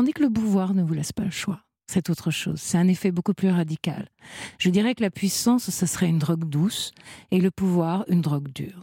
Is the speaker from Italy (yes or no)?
yes; Italy; now in France; j'ai obtenu ma naturalisation française. Et il faut expliquer quand on est naturalisé français. Donc maintenant, je suis française et italienne, bien sûr. J'ai gardé ma nationalité italienne, j'ai double nationalité.